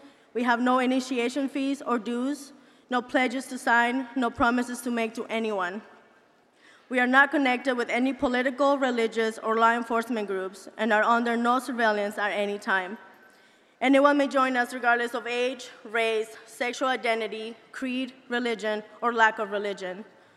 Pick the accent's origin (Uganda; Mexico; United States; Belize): Mexico; I am from Mexico